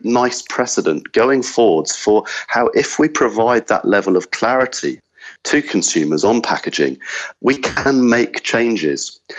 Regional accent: United Kingdom; moved away as an adult; now in Australia; in my home country, the UK, people are very price sensitive. I think one of the things I've noticed living in Australia for 10 years

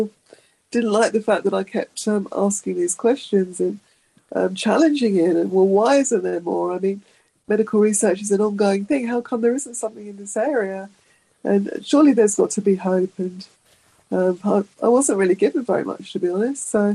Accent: England, United Kingdom; moved away as an adult; also born or lived in London; now in Sydney, Australia; I'd arrived in Sydney a few years prior after I grew up in England and had worked in London for a number of years

